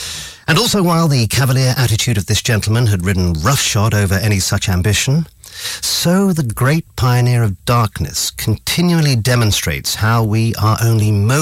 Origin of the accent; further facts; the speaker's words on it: United Kingdom; I am also British, and thus find people pushing in queues to be incredibly annoying.